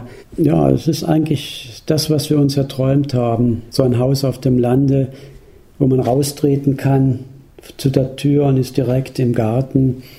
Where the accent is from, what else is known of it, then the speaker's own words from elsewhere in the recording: Stuttgart, Baden-Württemberg, Germany; also born or lived in Hannover; Ich komme ja aus Stuttgart, aus Süddeutschland, bin in Stuttgart aufgewachsen und das ist ja eine Stadt, die im Talkessel liegt und von Hügeln umgeben wird.